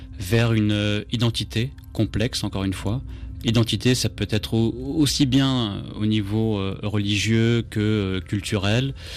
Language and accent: French; France; born there; first language French; je me sens évidemment français, c'est ma langue maternelle, je suis né en France